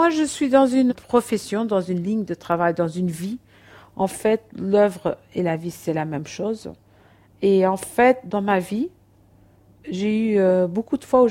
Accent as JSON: {"language": "French", "country": "Portugal", "said": "moi, je suis portugaise. Je ne suis pas d'un grand pays. Je ne suis pas riche."}